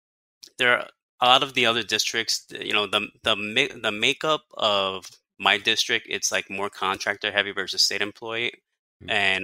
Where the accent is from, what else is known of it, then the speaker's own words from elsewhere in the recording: Elizabeth, New Jersey, United States; now in Orlando, United States; So yeah, I'm Jersey born and raised. I come from Elizabeth, New Jersey. It's south of Newark.